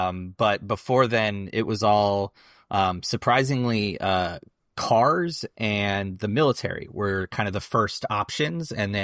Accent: Maryland, United States; I grew up in Maryland. I've been here since I was about 6 years old. Parents were in the Air Force, so I moved around as a kid. But we started our journey at second grade, about 2001, in Maryland.

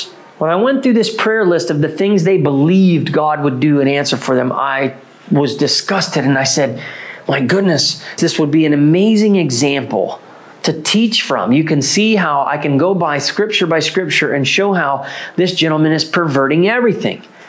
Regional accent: United States; I see the way people look at me when they realize I'm an American.

